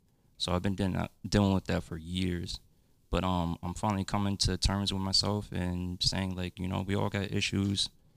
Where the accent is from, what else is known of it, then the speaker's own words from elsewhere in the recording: Paterson, New Jersey, United States; So, I grew up in Paterson, New Jersey. For those who don't know, that's a pretty rough neighborhood.